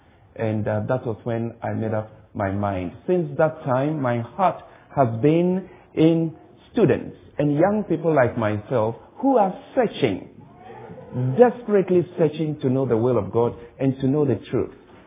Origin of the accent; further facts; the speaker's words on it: Ghana; in my home country of Ghana, West Africa.